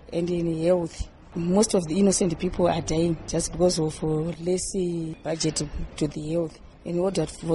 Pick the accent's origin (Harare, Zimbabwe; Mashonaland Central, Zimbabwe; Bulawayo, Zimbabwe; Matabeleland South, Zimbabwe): Harare, Zimbabwe; Glenview; from Glenview.